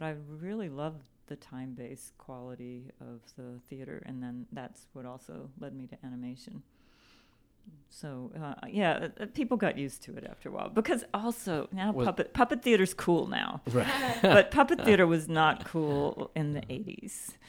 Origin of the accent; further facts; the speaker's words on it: Baton Rouge, Louisiana, United States; also born or lived in Atlanta; And I grew up kind of in Baton Rouge, Louisiana. I didn't ever go to an art gallery, except like a historical kind of art gallery. And in high school in Atlanta, finally, I went to an art museum.